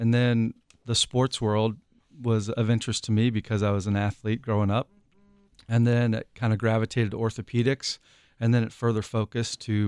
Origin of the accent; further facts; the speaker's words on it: Kansas City, Missouri, United States; moved away; also born or lived in Louisville; I grew up in Kansas City, Missouri, but spent most of my adult life in Kentucky. Louisville was my hometown